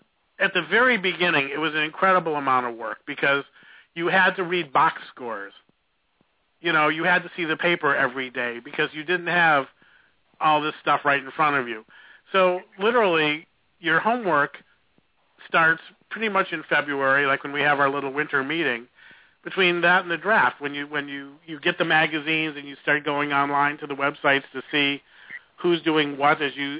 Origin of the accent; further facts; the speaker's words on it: Detroit, Michigan, United States; moved away; also born or lived in Chicago; I'm from Detroit originally and an American League fan. I moved to Chicago